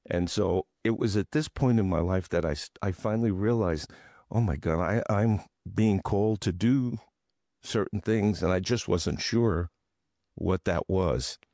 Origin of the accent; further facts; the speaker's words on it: New York City, New York, United States; also born or lived in Philadelphia; I'm a New Yorker.